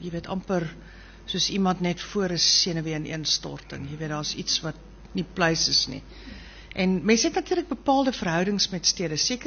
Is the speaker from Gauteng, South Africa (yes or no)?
yes; Pretoria, Gauteng, South Africa; also born or lived in Standerton; Ja, ek is een nooi van Pretoria. Deernag Pretoria, toe later Standerton.